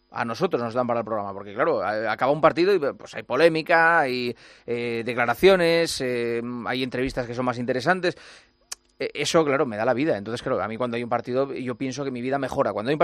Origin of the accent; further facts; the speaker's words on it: Spain; soy como cualquier español medio, que no va a salir de España